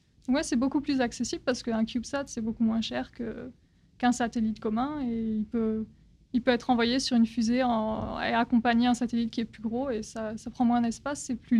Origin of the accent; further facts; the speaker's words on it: France; now in United States; Je suis française d'origine, mais ma famille a déménagé au Texas il y a, je pense, en 2002.